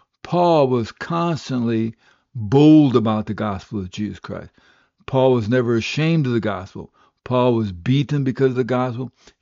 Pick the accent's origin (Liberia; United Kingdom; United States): Liberia; born there; I was born in Liberia, Africa in 1952.